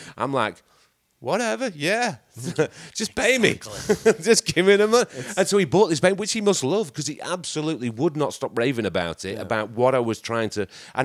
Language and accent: English; England, United Kingdom; I'm English